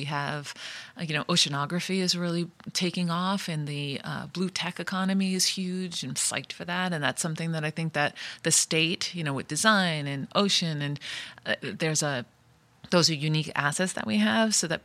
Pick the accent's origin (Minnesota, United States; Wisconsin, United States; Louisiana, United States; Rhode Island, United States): Rhode Island, United States; I'm from Rhode Island. I'm first generation. My parents are from Italy